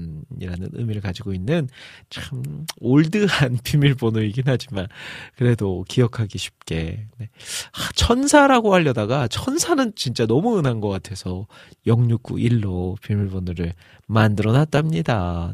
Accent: Jeolla, South Korea; 제가 이제 고향이 전라도고

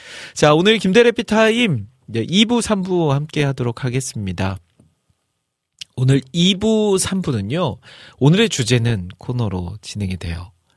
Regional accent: Jeolla, South Korea; 제가 고향이 전라도고

